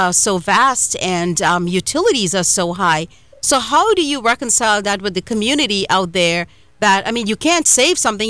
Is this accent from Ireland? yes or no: no; Trinidad & Tobago; now in New York, United States; I'm from Trinidad myself